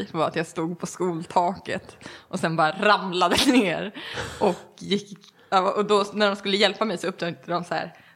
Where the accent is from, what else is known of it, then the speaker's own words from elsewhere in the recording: Enhörna, Stockholm County, Sweden; Alltså, jag kommer ifrån Enhörna. Från början, utanför Södertälje.